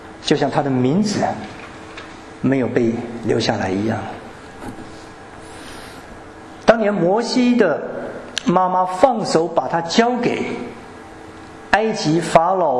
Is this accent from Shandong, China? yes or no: yes; Shandong, China; 我们家是山东人，从小吃面食饺子长大的